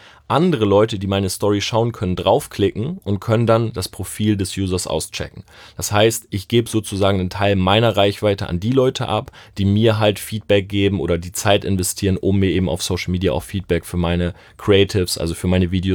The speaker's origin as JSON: {"language": "German", "town": "Delmenhorst", "region": "Lower Saxony", "country": "Germany", "said": "ich komme ursprünglich aus Delmenhorst."}